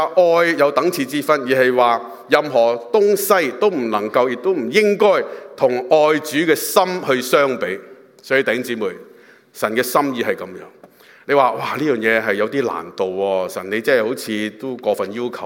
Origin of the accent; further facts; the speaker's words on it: China; 都好重視家庭，好似我哋中國人咁啦，係嘛？